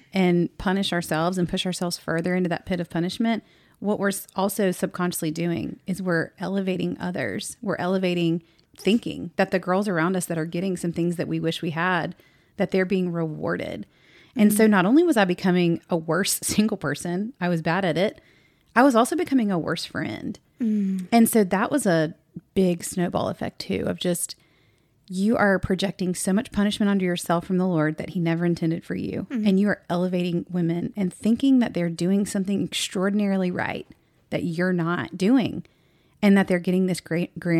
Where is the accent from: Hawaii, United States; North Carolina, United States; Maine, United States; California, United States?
North Carolina, United States; now in Dallas, United States; We grew up in North Carolina. We both live in Dallas.